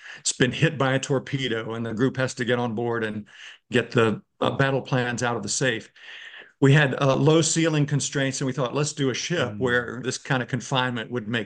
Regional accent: Virginia, United States; Yeah, I grew up in Central Virginia and ended up in college in South Carolina

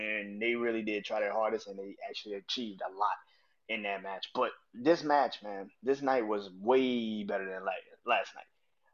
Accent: Southern United States, United States; I'm from the South, man.

